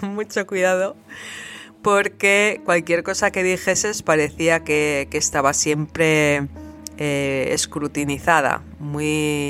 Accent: Basque Country, Spain; Bueno, pues yo soy del País Vasco, nací en Euskadi.

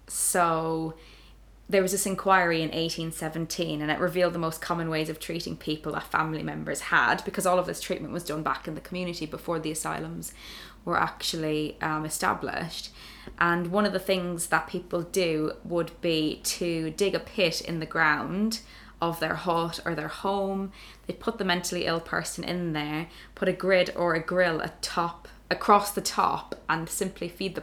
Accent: Ireland; as you may have noticed from my accent, that I grew up in Ireland

